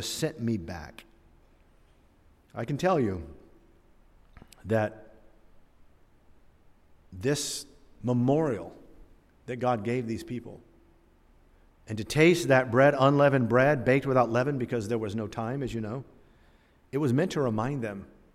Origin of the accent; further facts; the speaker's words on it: Turkey; I remember as a boy growing up in Turkey